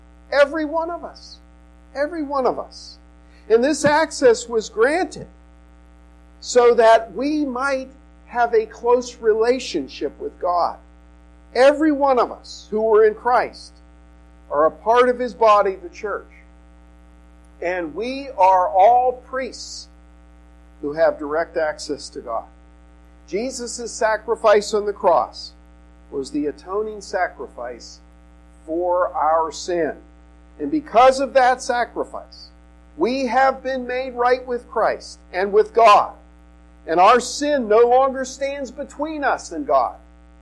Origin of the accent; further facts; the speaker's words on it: Northeast, United States; Now, I grew up in the Northeast.